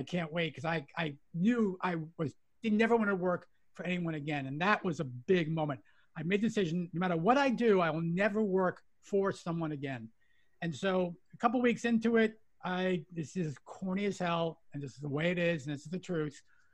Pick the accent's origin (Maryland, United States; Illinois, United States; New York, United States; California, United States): New York, United States; I was born and raised in New York.